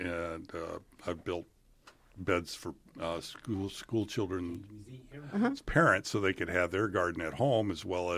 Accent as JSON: {"language": "English", "region": "Michigan", "country": "United States", "tie": "born or raised there", "said": "I grew up in Michigan, so we had a lot of similarities, water, forest, clay."}